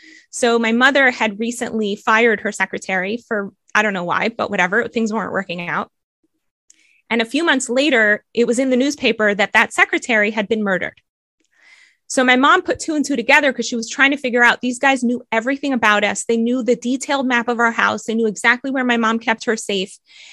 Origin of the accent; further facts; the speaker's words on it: Bogota, Bogotá Capital District, Colombia; accent: American; I might have a really good American accent, but I'm originally from Bogota.